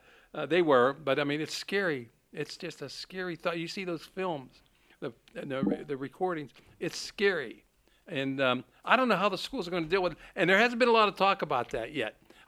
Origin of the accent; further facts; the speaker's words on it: Pennsylvania, United States; Look at Pennsylvania, or my home state, Pennsylvania.